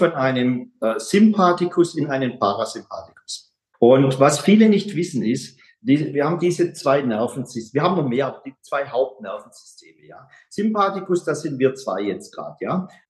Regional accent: Baden-Württemberg, Germany; Übrigens, ich bin Schwabe und liebe natürlich Nudeln und Brot, beides.

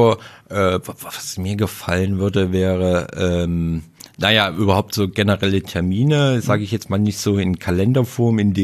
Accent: East Germany, Germany; bei uns im Osten

